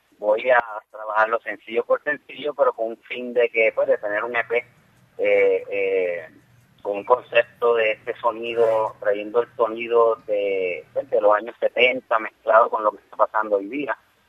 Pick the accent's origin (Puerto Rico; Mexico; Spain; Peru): Puerto Rico; conocer ese mundo salsero fuera de las paredes de mi tierra acá en Puerto Rico.